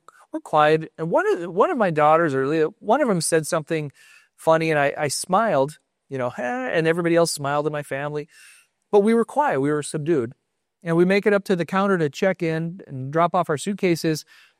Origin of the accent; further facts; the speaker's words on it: United States; I'm an American, and that's the way it goes. We smile here.